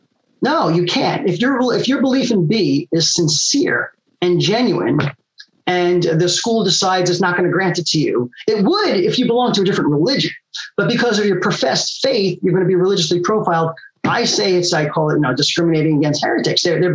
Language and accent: English; New York, United States; and I am from New York, so I talk a little bit fast.